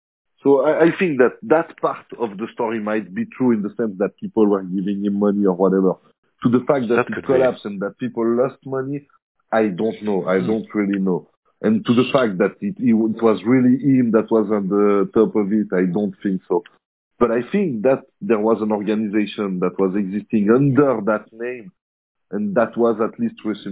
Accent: Geneva, Switzerland; from Geneva, Switzerland.

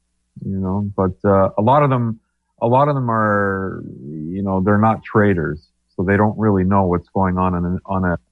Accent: Toronto, Ontario, Canada; What's my hometown doing now?

